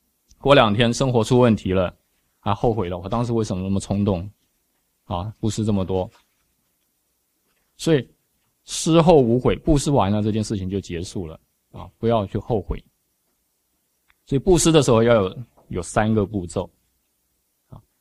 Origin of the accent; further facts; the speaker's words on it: China; 这是我们中国人一种观念